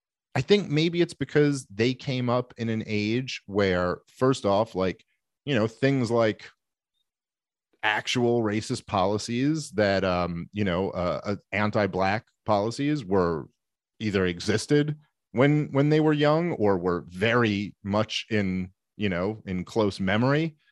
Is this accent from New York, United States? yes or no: yes; Brooklyn, New York, United States; I grew up in Brooklyn, New York. I've seen it directed at all different races, and it's very ugly and wrong when you see it.